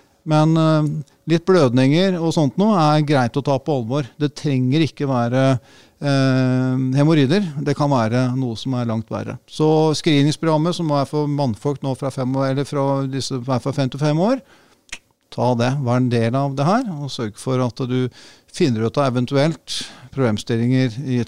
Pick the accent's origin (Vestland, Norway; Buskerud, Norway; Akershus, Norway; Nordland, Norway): Akershus, Norway; Sofiemyr; Ja, jeg er født og oppvokst på Sofimer, rett ved Sofimeralen